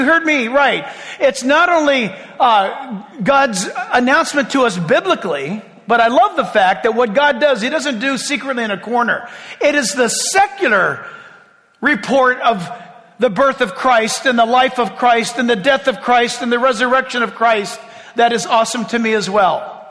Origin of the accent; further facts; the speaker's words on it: California, United States; but if you've been born and raised in California, we know earthquakes.